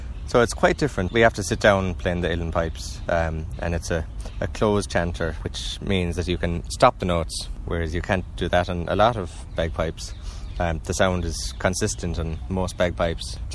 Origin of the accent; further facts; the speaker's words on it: Ring, Munster, Ireland; So I come from Anraing, or Ring, down in the Waterford, Gaeltacht, in the southeast of Ireland.